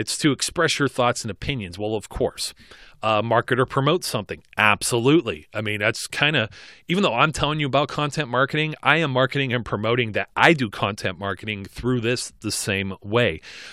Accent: England, United Kingdom; you could tell as being an English guy, I say well instead of good.

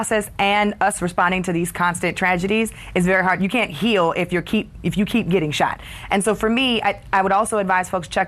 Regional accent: Compton, California, United States; I'm actually from Compton, Gardena area, Rosecrans and 138th in Maine.

